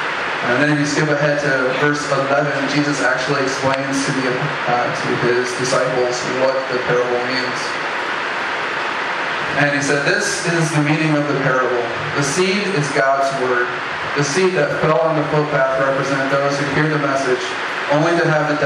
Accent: United States; So because I'm American, people love to say, oh, you came up here, and I'm like, no, I came down here.

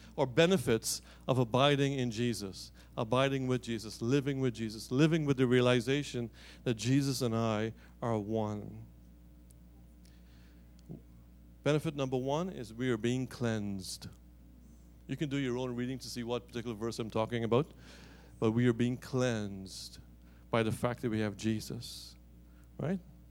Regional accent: Guyana; I hark back to my time growing up in Guyana, and because labor was cheap, we used to have servants that worked in our house.

